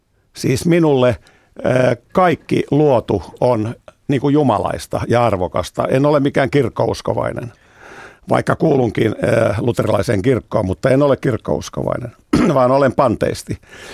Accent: Helsinki, Uusimaa, Finland; No mä olen paljasjalkainen helsinkiläinen

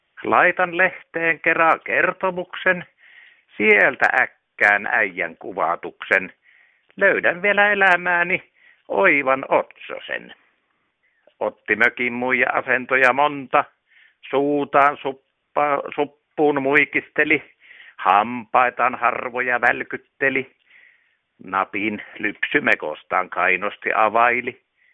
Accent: Hankasalmi, Central Finland, Finland; also born or lived in Outokumpu / Helsinki; Minä olen Outokummusta kotosi. Se paljon selittääkin tätä meikäläistä. Ja Hankasalamella kasvatti poikana kasvanut. Ja nykyään sitten asun Korvessa, mutta kyllä minä 40 vuotta kerkesi Helsingin katujakin mittailla.

